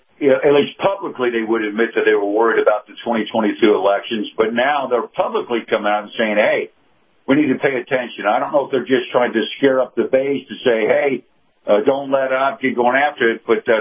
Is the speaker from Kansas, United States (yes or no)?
yes; Kansas City, Kansas, United States; now in Sarasota, United States; Of course, all my formative years were growing up on the Kansas side of Missouri. Kansas City, Kansas